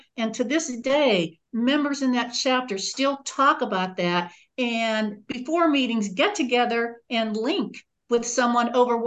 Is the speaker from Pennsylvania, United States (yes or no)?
yes; Pennsylvania, United States; I'm from Pennsylvania, and I serve as the Northeast rep to the committee.